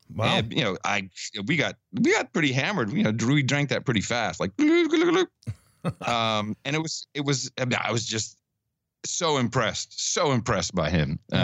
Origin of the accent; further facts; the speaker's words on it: Amsterdam, North Holland, Netherlands; dude, I'm from Amsterdam. This is boring.